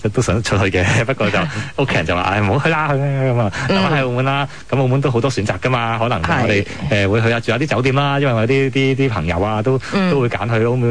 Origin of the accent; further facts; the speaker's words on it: China; 因為始終大家都即係作為中國人啦